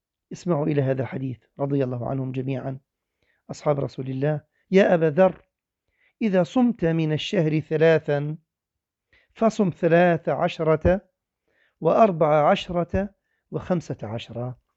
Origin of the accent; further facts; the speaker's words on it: Jordan; وأحيانا إحنا عندنا في الأردن مثلا قد يكون شهر 5 أيضا بارد